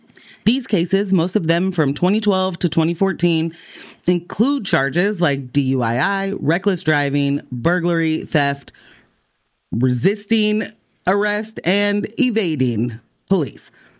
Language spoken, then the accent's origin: English; Portland, Oregon, United States; I'm from Portland, so I have heard every NBA season that we're rebuilding.